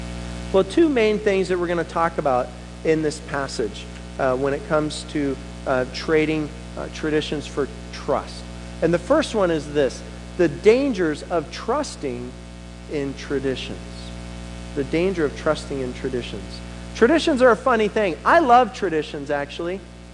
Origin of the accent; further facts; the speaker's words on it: Monmouth, Oregon, United States; the tradition that I love is watching the annual parade in my hometown of Monmouth.